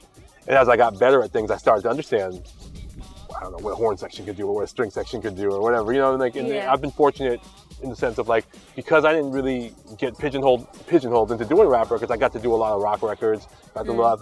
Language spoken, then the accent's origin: English; San Francisco, California, United States; I'm from San Francisco, but, like, my parents had me, my mom specifically had me doing, like, classical music